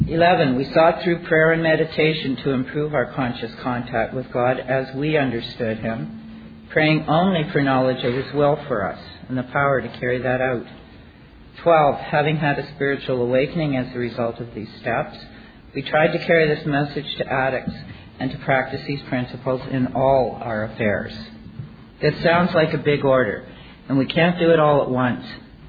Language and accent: English; Canada; I'm a Canadian addict.